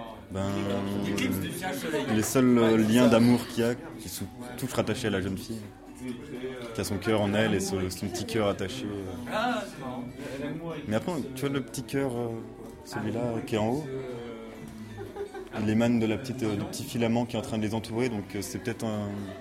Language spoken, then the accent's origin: French; Dijon, Bourgogne-Franche-Comté, France; now in Grenoble, France; je viens de Dijon